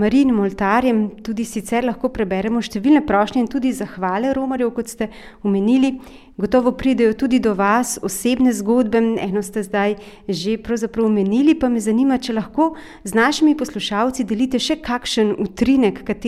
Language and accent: Slovenian; Upper Carniola, Slovenia; glede na to, da prihajam iz Gorenjske